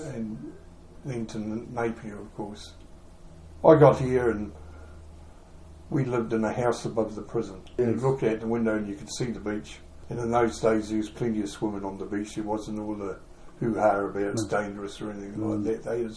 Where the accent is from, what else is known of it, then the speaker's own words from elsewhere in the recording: England, United Kingdom; also born or lived in Munster, Germany; I was born in Germany, in Munster. And in 1953, Dad handed in his papers and left the army, and they moved back to England.